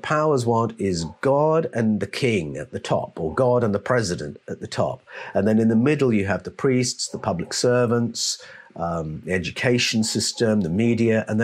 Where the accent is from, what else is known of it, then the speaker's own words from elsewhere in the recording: United Kingdom; if I talk about growing up in Britain